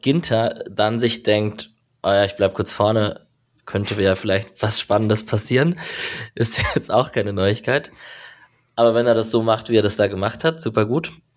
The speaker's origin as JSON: {"language": "German", "country": "Sweden", "tie": "born or raised there", "said": "Also ich bin in Schweden aufgewachsen"}